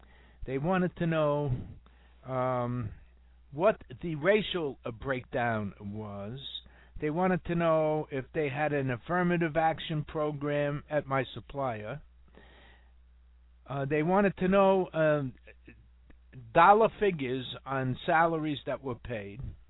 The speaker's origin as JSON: {"language": "English", "town": "New York City", "region": "New York", "country": "United States", "tie": "born or raised there", "said": "When I grew up in New York City, any day of the week, I could go out to St. Nicholas Avenue in Washington Heights"}